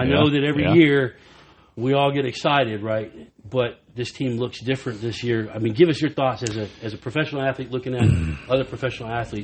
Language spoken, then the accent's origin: English; Florida, United States; I grew up a Braves fan. I'm going to catch a lot of heat for that. but that's because I was from Florida and we didn't have our own team.